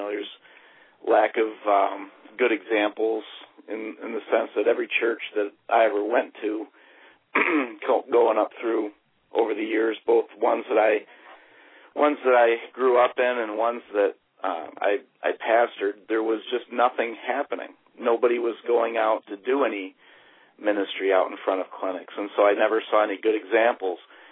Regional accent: New York, United States; I grew up near Buffalo, New York, and they did a huge thing in Buffalo

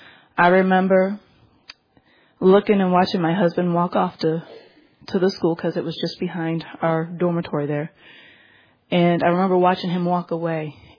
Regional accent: Michigan, United States; growing up in Michigan, we lived only about 30 minutes from Detroit. We lived in the suburbs, and we lived on a busy road

